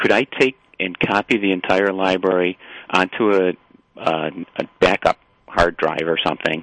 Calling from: Greensboro, North Carolina, United States; Greensboro, North Carolina.

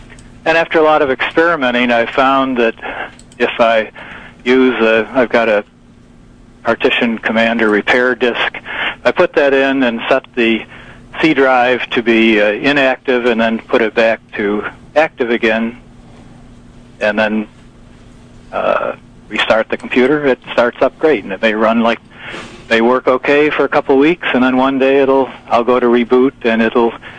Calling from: Webster, New York, United States

